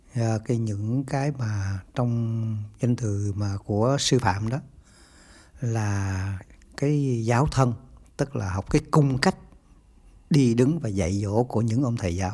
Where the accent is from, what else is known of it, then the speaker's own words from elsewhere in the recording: Phan Thiet, Bình Thuận, Vietnam; born there; Tôi được sinh ra tại thành phố Phan Thiết ở Việt Nam, miền Nam Việt Nam.